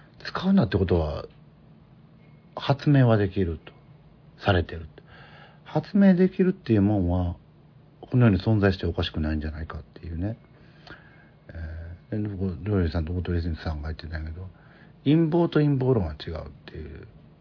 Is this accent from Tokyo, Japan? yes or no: no; Osaka, Japan; 私はその大阪府の土居中出身、南河内郡というところですからね、さっきも喋りましたみたいにイノシシが出るようなとこ住んでましたから